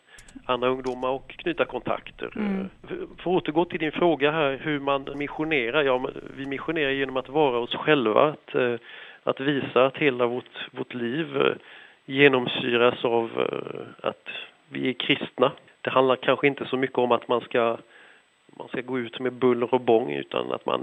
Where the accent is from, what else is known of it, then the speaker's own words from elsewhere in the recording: Skåne, Sweden; Och sedan så följde sig så att jag kommer från Skåne och var i Lund